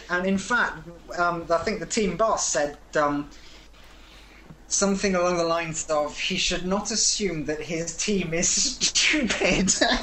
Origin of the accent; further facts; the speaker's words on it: United Kingdom; Cooked, please. I'm British. You cook it. I'll eat it.